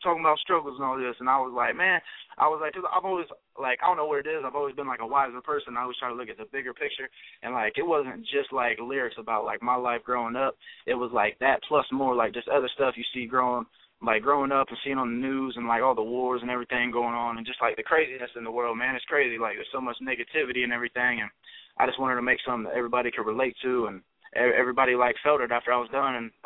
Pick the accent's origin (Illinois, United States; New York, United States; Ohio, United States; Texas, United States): Ohio, United States; Piqua; growing up in Ohio, I came from one of the littler cities, Pickle, Ohio. Most people ain't heard of it. It's about 20 minutes north of Dayton.